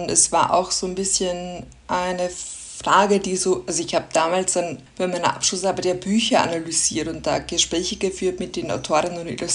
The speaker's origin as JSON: {"language": "German", "country": "Austria", "said": "Ich komme aus Österreich, wie man vielleicht hören kann zwischendurch."}